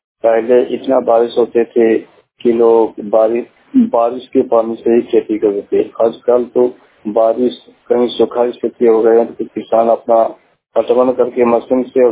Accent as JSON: {"language": "Hindi", "town": "Hardapur", "region": "Jharkhand", "country": "India", "tie": "born or raised there", "said": "मैं देवघर जिला हरदपुर गांव के रहने वाला हूं।"}